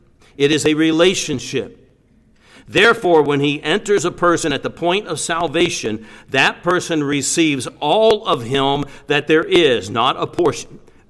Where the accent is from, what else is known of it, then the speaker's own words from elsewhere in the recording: United States; before I'm an American, I'm a Christian